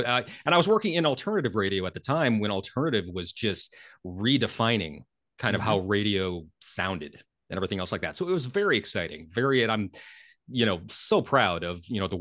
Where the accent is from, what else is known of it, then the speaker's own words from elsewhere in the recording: Stillwater, Oklahoma, United States; It was a commercial station in my hometown of Stillwater, Oklahoma, a small commercial station, but we were in a college town.